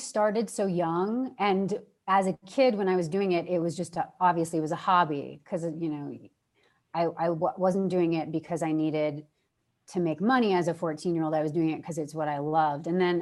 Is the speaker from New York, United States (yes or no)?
yes; New York City, New York, United States; I mean, I'm from New York. I love it there. I was living in the city. I was living in New York City at the time.